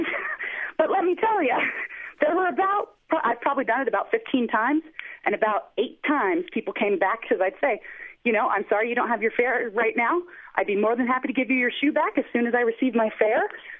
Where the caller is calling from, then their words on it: Phoenix, Arizona, United States; I'm calling from Phoenix, but I drove cabs in an area called Flagstaff, which is in northern Arizona.